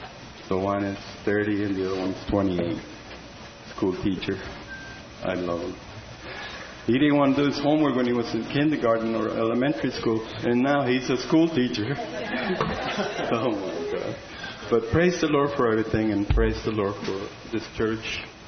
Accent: Yuma, Arizona, United States; And I grew up in Yuma, Arizona, which is only like 4.5 hours from the Grand Canyon, and I've never been to the Grand Canyon.

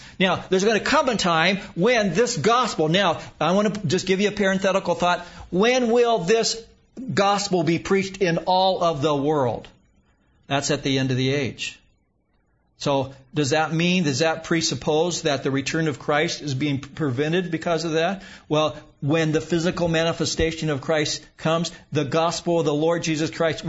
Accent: Huntington Beach, California, United States; I could go to a party 4 days a week growing up in Huntington Beach.

